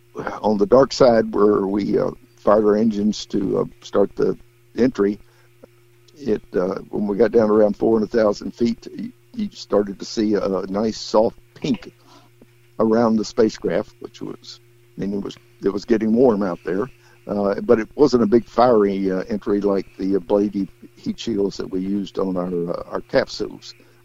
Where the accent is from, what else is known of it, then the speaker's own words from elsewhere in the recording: Houston, Texas, United States; And one of my memorable moments was when I was a kid growing up in Houston, we had a big rodeo there